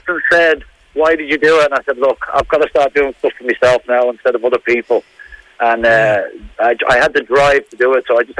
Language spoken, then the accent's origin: English; Dún Laoghaire, Leinster, Ireland; also born or lived in England; now in Wicklow, Ireland; I was born and bred in Dunleary, in Trudy's restaurant. My mum had the famous Trudy's restaurant, Dunleary, so I've been cooking from the age of 12, and then decided to go to England for 25 years. Come back here 8 years ago